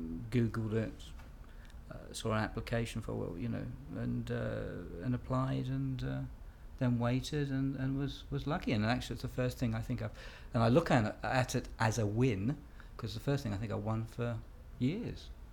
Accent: England, United Kingdom; now in Perth, United Kingdom; Well, currently I'm living in Perth in Scotland, but I'm English.

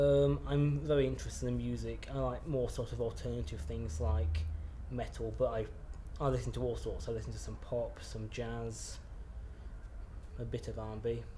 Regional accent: Leeds, Yorkshire and the Humber, United Kingdom; also born or lived in London; I'm 19. I come from Leeds, so I've originally lived in London, moved about a bit.

